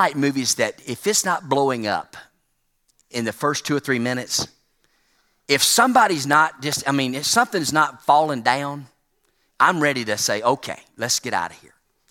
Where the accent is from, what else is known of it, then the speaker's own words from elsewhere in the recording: Alabama, United States; I grew up in Alabama, so Alabama has the Space and Rocket Center in Huntsville, Alabama